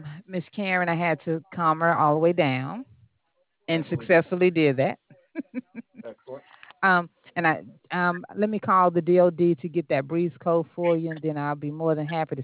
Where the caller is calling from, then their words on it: Alabama, United States; I'm in Alabama.